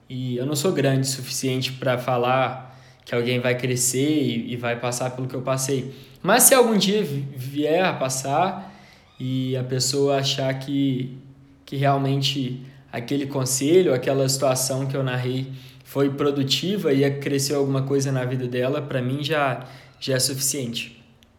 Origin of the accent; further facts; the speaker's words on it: Belo Horizonte, Minas Gerais, Brazil; born there; now in Betim, Brazil; tenho 26 anos, sou nascido em Belo Horizonte, Minas Gerais, moro numa cidade da região metropolitana de BH, Betim